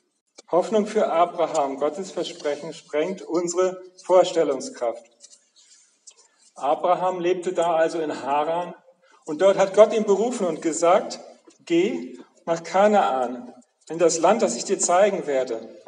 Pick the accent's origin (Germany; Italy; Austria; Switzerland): Germany; Northern Germany; So wie ich mich manchmal fühle als Norddeutscher in der Pfalz.